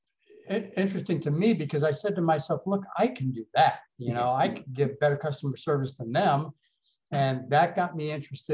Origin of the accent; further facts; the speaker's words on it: Tampa, Florida, United States; Well, you know, I grew up right here in Tampa, and, you know, it's always been home to me.